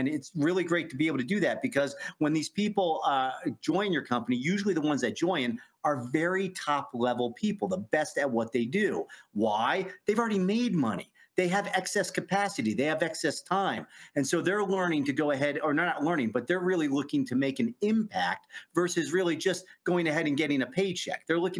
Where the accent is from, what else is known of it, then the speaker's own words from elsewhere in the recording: Fairborn, Ohio, United States; also born or lived in Dayton; I grew up in Ohio and Fairborn, Ohio, Dayton, Ohio, but I went to NYU.